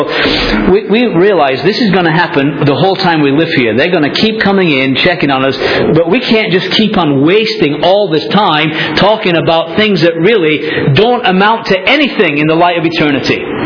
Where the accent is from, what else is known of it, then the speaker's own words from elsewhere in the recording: Leeds, Yorkshire and the Humber, United Kingdom; We lived in Leeds, in England. That's where my hometown is.